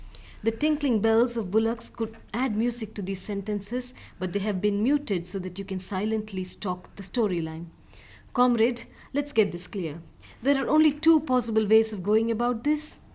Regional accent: Chennai, Tamil Nadu, India; I was, you know, born and brought up in Chennai

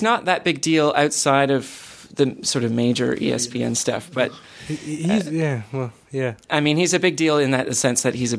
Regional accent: Canada; you're going to get even more trouble because I'm actually Canadian.

